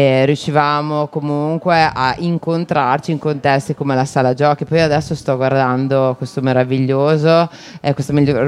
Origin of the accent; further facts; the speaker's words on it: Prignano sulla Secchia, Emilia-Romagna, Italy; perché anch'io vengo da Prignano.